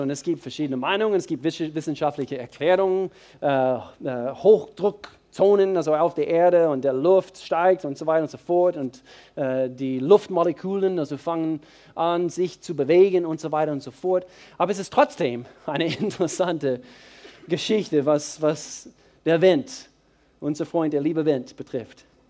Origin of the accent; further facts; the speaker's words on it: Georgia, United States; German is a second language; now in Germany; Und da wo ich herkomme, aus den Südstaaten, aus Bundesstaat Georgia, Dort bin ich zum Teil aufgewachsen.